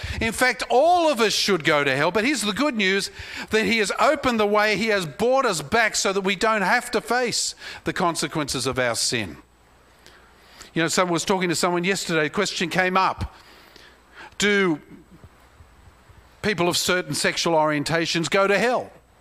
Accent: Australia; It's tough being an Aussie, you know? We live in the greatest country on earth

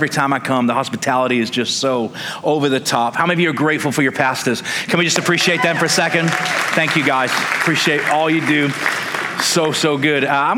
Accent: Manchester, North West England, United Kingdom; moved away as an adult; now in United States; I'm a Texan via England. I was born in Manchester, England, lived there till I was 18 years old

